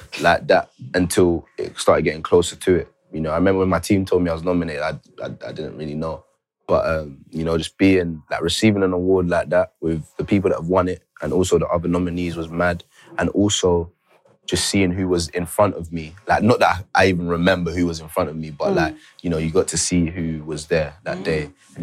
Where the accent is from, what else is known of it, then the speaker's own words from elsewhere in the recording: Jamaica; I'm from Jamaica